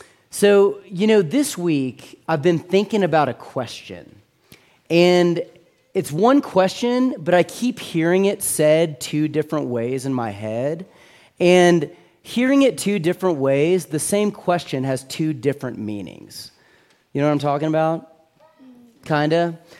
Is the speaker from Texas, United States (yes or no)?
yes; Houston, Texas, United States; I lived in Houston, Texas. I grew up in Houston, Texas, Gulf climate.